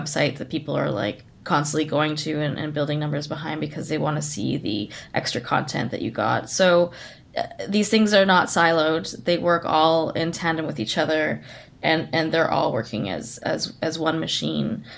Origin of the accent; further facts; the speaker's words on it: Kitimat, British Columbia, Canada; Eden's from Kitimat, and I was raised in Kitimat.